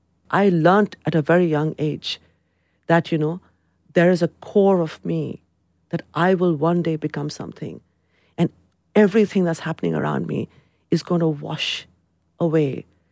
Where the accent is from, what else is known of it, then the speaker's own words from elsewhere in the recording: London, United Kingdom; I'm a Londoner. My identity is to the city. I belong to the city. The city belongs to me. So if it is about countries, then it is India.